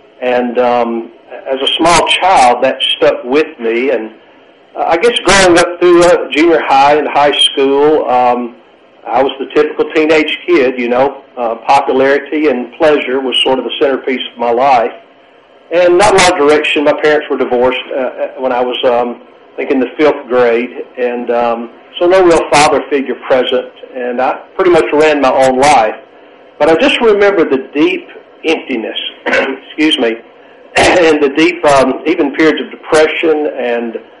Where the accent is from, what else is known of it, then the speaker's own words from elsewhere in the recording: Lawrenceburg, Tennessee, United States; I grew up actually in Lawrenceburg, Tennessee, which is about 30 miles north of where I presently pastor.